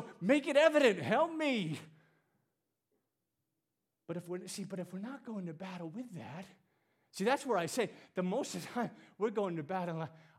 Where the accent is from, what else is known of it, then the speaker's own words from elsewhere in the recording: United States; I have choices. I'm an American.